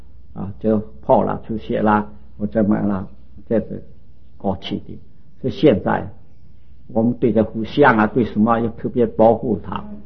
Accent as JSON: {"language": "Chinese", "country": "China"}